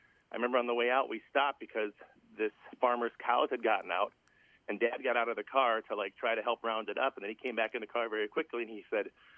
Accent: Spring Grove, Minnesota, United States; also born or lived in Cedar Rapids, Iowa; No, actually, I was born in Cedar Rapids, Iowa. Me and my older sister Lisa were both born there. And then Molly and Jason were born in Dubuque. So all of us were born in Iowa, but we were kind of raised in Spring Grove, Minnesota.

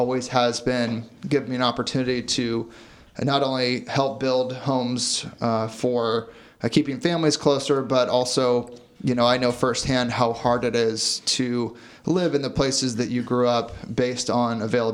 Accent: California, United States; I am a native to the North Bay, born and raised in Sonoma County

